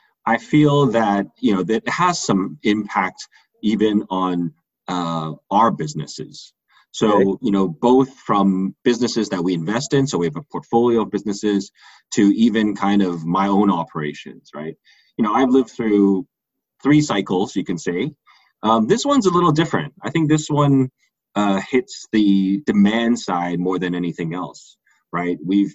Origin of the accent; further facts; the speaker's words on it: Hong Kong; So I am from Hong Kong, of course, studied abroad